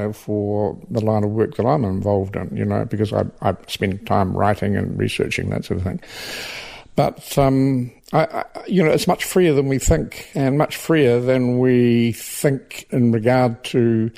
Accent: New Zealand; I'm a New Zealander.

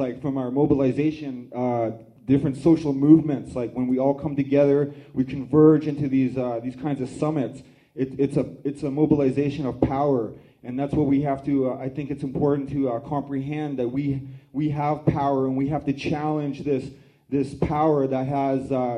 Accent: British Columbia, Canada; my people's territory is on the northwest coast of so-called British Columbia, which translates into a British colony.

